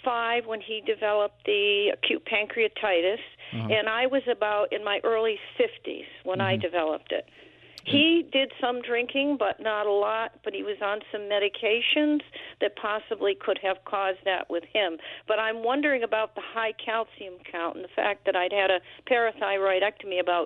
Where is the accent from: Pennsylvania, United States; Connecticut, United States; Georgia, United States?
Connecticut, United States; Colebrook; from Colebrook.